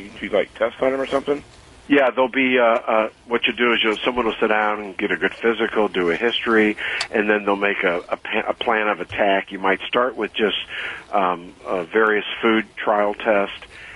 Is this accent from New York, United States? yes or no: yes; New York, United States; No, I'm from New York.